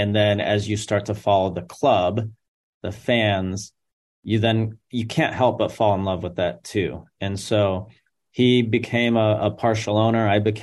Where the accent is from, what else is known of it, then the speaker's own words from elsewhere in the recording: California, United States; I grew up in Southern California. So when you grow up a sports fan in Southern California, you basically have no choice but to love avocados and guac